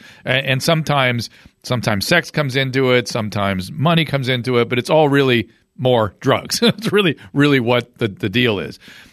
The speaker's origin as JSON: {"language": "English", "country": "Australia", "said": "I'm from Australia. I lived in Australia."}